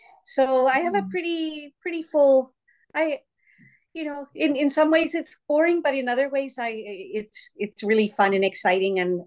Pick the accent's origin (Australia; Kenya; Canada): Canada; So I'm Canadian, but my background as far back as you can go is from Finland.